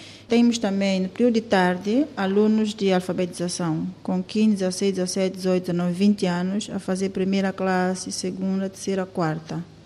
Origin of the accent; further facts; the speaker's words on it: São Tomé, São Tomé & Príncipe; born there; also born or lived in Luanda, Angola; nasci em São Tomé. Os meus pais são cabo-verdianos. Eu estive fora em Luanda, Angola, por 14 anos